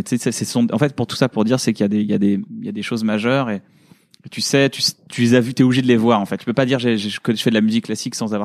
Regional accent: Paris, Île-de-France, France; Maintenant, je suis parisien

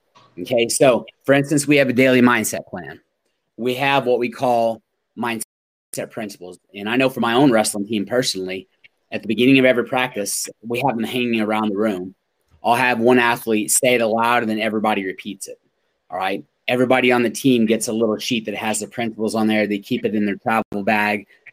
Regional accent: Oklahoma, United States; But I grew up in Oklahoma. I love OU football.

